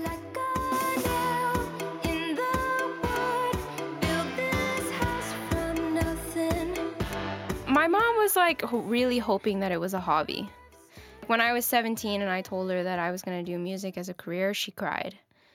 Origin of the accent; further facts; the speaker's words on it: Los Angeles, California, United States; I make music. I'm from Los Angeles, and I'm a first-generation American. Both of my parents are from Honduras.